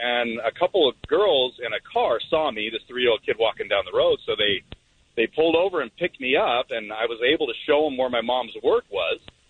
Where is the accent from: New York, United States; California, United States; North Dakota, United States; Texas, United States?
California, United States; Modesto; when I was 3 years old, we grew up in Modesto, California